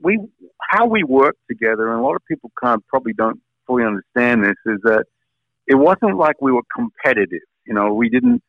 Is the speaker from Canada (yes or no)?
no; Australia; being an Australian